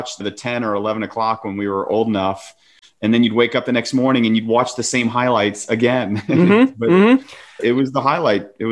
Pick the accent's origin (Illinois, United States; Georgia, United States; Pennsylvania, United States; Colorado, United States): Georgia, United States; Atlanta; I mean, Kyle and I grew up in Atlanta, Georgia, 2 years apart, and we've been lifelong athletic fans.